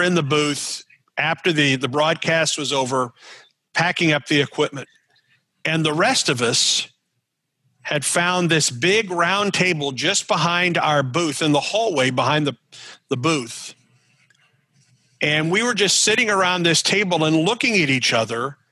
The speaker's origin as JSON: {"language": "English", "region": "Illinois", "country": "United States", "said": "and I'm originally from Illinois"}